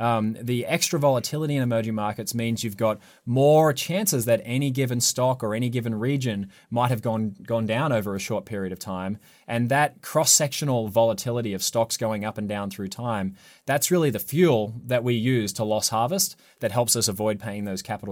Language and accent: English; Australia; I'm from Australia, we have a tax treaty with the US